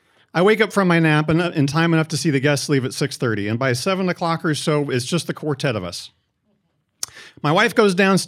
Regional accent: California, United States; I'm from California. We had brownouts.

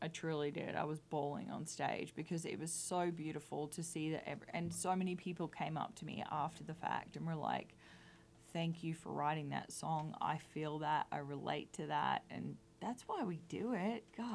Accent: Australia; moved away as an adult; now in Nashville, United States; I grew up in the talent quest scene in Australia, so I've been in competitions singing since I was 12, actually 11. And came to Nashville

